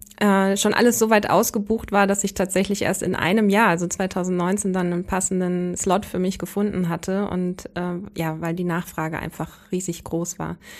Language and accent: German; Schleswig-Holstein, Germany; ich komme ja aus der Region Sachsenwald im Südosten von Hamburg